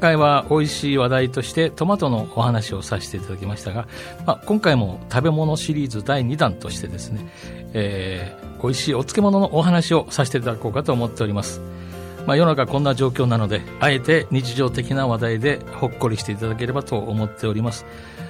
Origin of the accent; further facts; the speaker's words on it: Ehime, Japan; now in Nobeoka, Japan; 私なんか特に愛媛から来てるんで、はい、他県外の人はこれが朝鮮漬けというふうに思うんですけれども